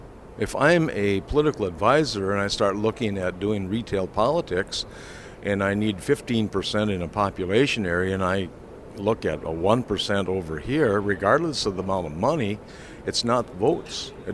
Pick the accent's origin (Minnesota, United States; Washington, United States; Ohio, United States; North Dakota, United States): Minnesota, United States; Madison; I am from Western Minnesota, Madison, Minnesota.